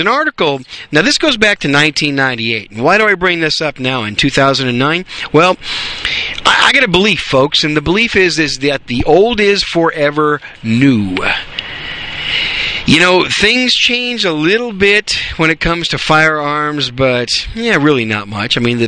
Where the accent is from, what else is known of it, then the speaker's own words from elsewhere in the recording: Wisconsin, United States; now in Texas, United States; One of them, unfortunately, is my home state of Wisconsin. And hope those people fix things up there. But anyway, I live in Texas now